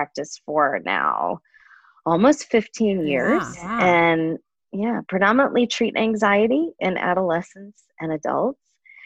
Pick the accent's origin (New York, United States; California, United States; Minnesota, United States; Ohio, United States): New York, United States; Brooklyn; I am Sri Lankan American. I was born in Brooklyn, but raised in America my whole life. My parents came over from Sri Lanka when they were in their 20s.